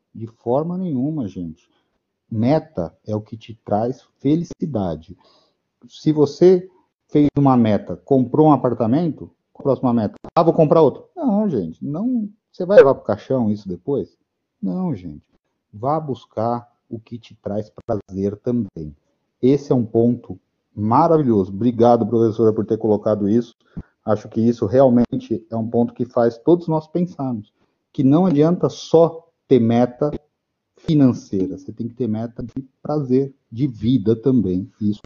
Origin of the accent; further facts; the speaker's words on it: São Paulo, Brazil; born there; aí eu nasci em São Mateus, lá no fundão da Zona Leste.